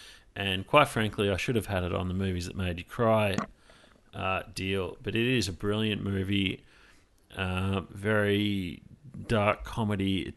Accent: Australia; But I don't have it number one because I'm an Australian.

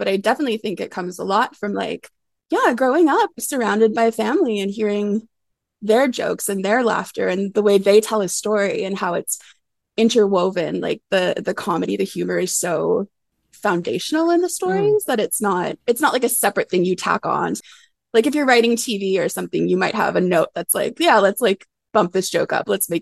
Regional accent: Manitoba, Canada; the piece was very much like rooted in growing up in Manitoba and hearing how our history was taught

